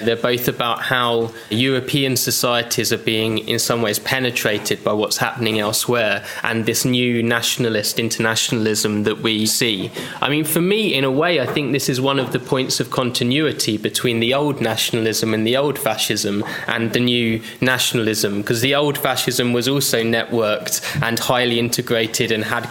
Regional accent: United Kingdom; in my home country, in the UK.

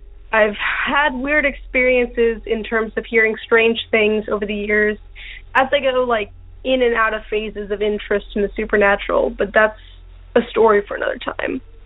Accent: Texas, United States; I'm from Texas.

